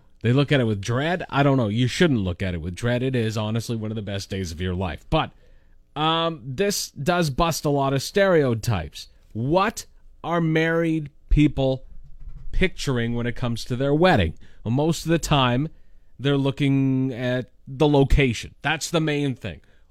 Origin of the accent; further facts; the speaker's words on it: Lanigan, Saskatchewan, Canada; I thought it would either be in her hometown of Kennedy or my hometown of Lanigan.